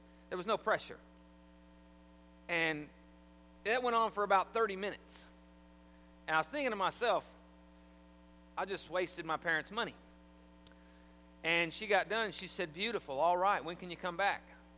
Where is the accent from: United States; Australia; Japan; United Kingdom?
United States; the South; I was 17. I was from the South. You know, I didn't know they pronounce R's like that.